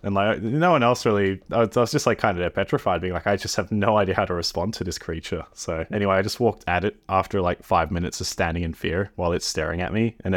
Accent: Australia; Growing up in Australia

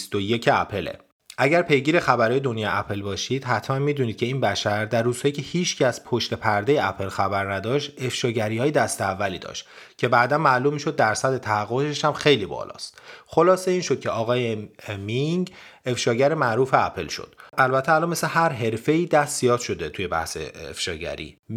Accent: Iran; خیلی جالب بود به عنوان یه ایرانی که هیچ هزینه تعمیری قرار نیست بدی

